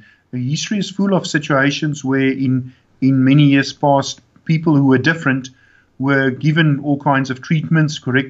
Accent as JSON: {"language": "English", "country": "South Africa", "said": "Certainly, I think as a South African, I'm proud of Caster"}